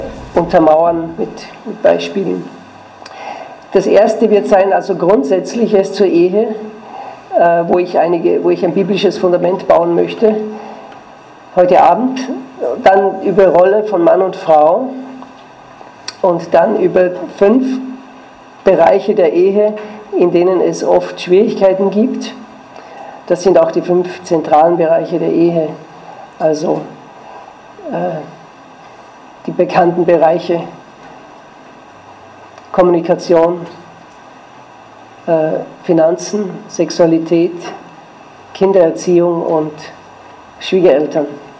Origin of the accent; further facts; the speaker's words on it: Austria; now in Switzerland; Also ich bin Österreicher. Ich komme aber aus der Schweiz. Moment. Meine Frau ist Schweizerin und wir wohnen seit 17 Jahren in der Schweiz.